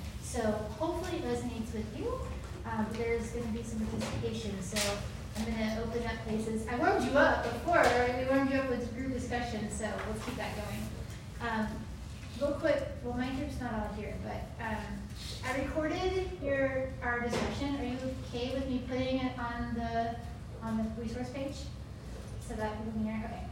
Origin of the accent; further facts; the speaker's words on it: Texas, United States; I didn't have a pool. Okay, I grew up in Texas. I had a water trough.